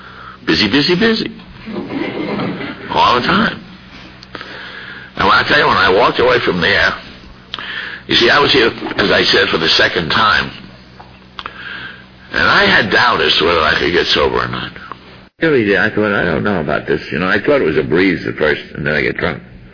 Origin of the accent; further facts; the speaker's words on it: Ireland; I'm Irish, I'm fanciful, I cry a lot.